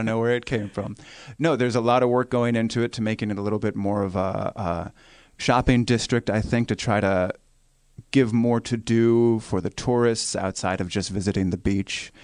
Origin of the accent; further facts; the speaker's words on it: Erie, Pennsylvania, United States; Yes, the lake and the beach was a big part of my youth, big part of growing up.